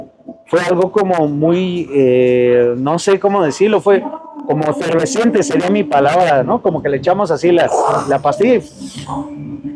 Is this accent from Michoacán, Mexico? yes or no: no; Cuautitlán Izcalli, State of Mexico, Mexico; now in Playa del Carmen, Mexico; Nunca se va a quedar atrás, obviamente, Cuautitlán Izcalli